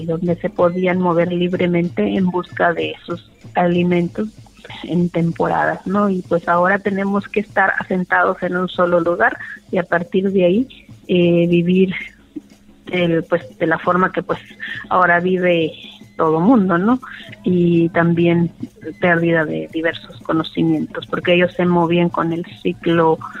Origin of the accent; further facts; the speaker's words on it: Loma de Bácum, Sonora, Mexico; pues vengo del pueblo yaqui, soy de Loma de Bacum.